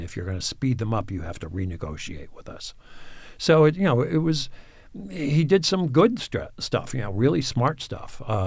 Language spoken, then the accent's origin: English; Schenectady, New York, United States; Well, I'm from Schenectady, New York, which is where General Electric used to be